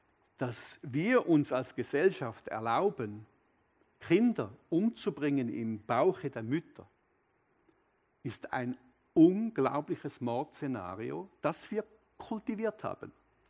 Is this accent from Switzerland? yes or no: yes; Switzerland; So möchte ich mit euch sagen, dass wir auch als Schweizer für Israel stehen.